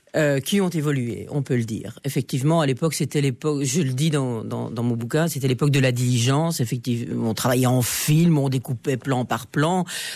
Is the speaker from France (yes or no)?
no; Charleroi, Wallonia, Belgium; born there; Je suis née à Charleroi, quoi que je veuille ou désire. Cette ville m'appartient et j'appartiens à cette ville.